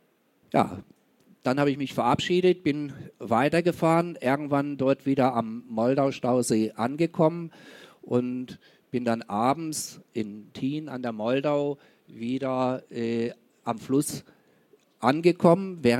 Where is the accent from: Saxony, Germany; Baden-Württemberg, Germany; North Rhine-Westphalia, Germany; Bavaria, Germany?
Bavaria, Germany; Ist es in Böhmen oder ist es tatsächlich in Franken, wo ich herkomme?